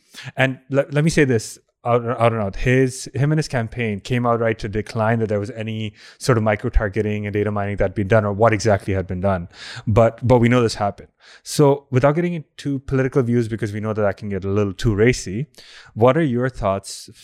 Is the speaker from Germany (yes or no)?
no; India; English is a second language; I'm Indian, by the way, so I follow this.